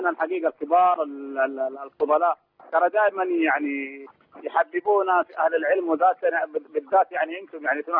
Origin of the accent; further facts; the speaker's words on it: Saudi Arabia; أنا من السعودية ولست مصري